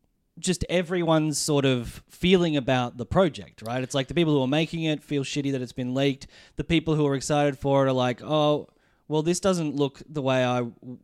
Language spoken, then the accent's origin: English; South Africa; People don't know that we're actually South African.